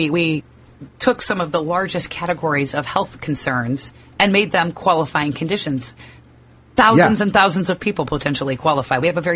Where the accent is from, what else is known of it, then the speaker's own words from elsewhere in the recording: Indiana, United States; I come from Indiana. There's no decrim. There's no medical marijuana law.